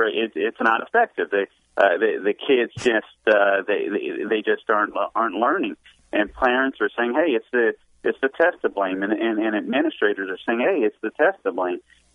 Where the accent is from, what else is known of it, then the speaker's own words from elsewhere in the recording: Los Angeles, California, United States; as I saw growing up in Los Angeles